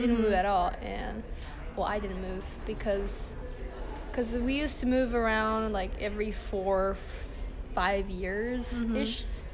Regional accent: Tokyo, Japan; also born or lived in California, United States; now in United States; So I was born in Meguro, Japan. It's part of Tokyo. And I basically went back and forth. So as soon as I was born, we moved to California immediately.

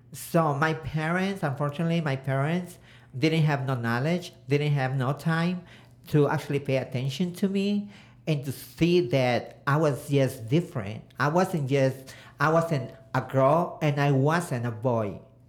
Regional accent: El Transvaal, Michoacán, Mexico; I can give you the picture, I'm from Mexico. My hometown is El Transvaal, Michoacán.

